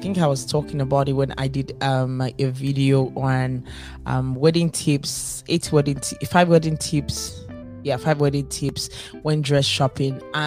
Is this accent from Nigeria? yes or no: yes; Nigeria; So, as a Black person, as an African, as a Nigerian, do you think that our mindset would have changed